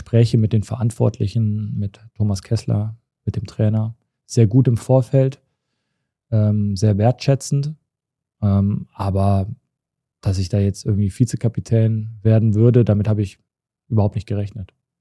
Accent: Cologne, North Rhine-Westphalia, Germany; Ich bin in Hohlweide geboren, also ich bin wirklich echte Kölsche Jung.

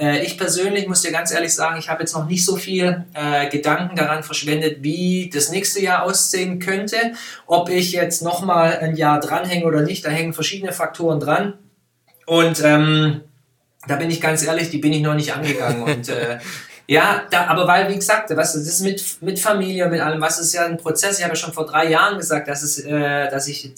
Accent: Stuttgart, Baden-Württemberg, Germany; ich komme ja hier aus dem Raum Stuttgart Stuttgart

